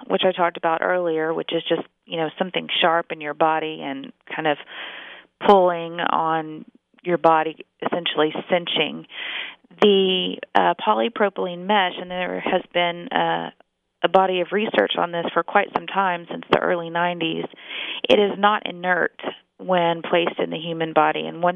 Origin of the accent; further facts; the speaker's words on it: Texas, United States; now in California, United States; We're actually from Texas originally, and we're here in California to go to the UCLA School of Medicine